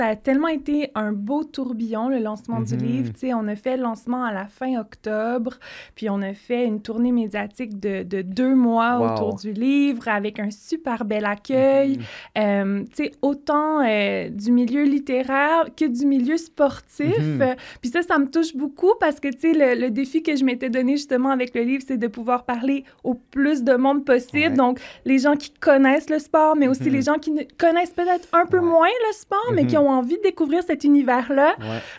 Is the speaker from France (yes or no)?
no; Quebec City, Quebec, Canada; born there; also born or lived in Nova Scotia / United States; je suis née à Québec. Il travaillait à la Mille des Vies, le gros chantier naval à Québec. Puis ensuite, j'ai habité en Nouvelle-Écosse où il y a un autre très gros port au Canada. Puis ensuite, on s'est beaucoup promené aux États-Unis.